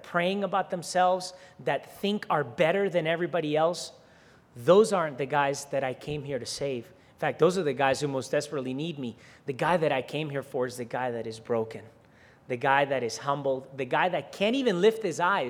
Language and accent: English; Caracas, Capital District, Venezuela; I grew up, I was born in South America, in Venezuela, and I grew up in a very secluded community. When I was a child, you know, I lived in a building in the middle of Caracas, Venezuela